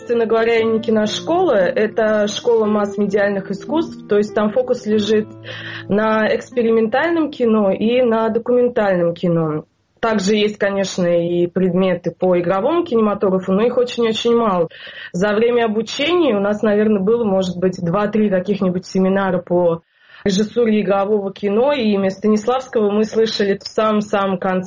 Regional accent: Kineshma, Ivanovo Oblast, Russia; В принципе, я не из Иванова, я из Кинешма. Это находится примерно вот в 2 часах езды от Иванова. То есть это прямо вот такая настоящая провинция.

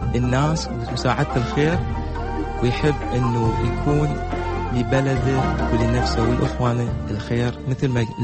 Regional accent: Iraq; أبقى عراقي وما راح أتغير والدتي عراقية أبويا عراقي وأنا أبقى عراقي فهويتي عراقية ثابتة

